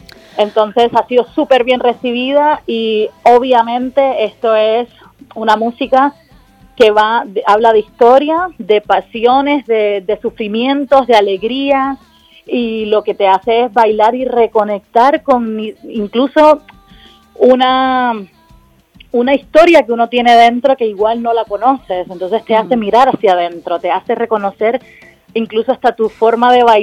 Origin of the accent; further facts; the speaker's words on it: Puerto Rico; also born or lived in Colombia; Yo nací en Puerto Rico, madre y padre colombianos, o sea que yo en algún momento de mi crecimiento así vital viví en Colombia.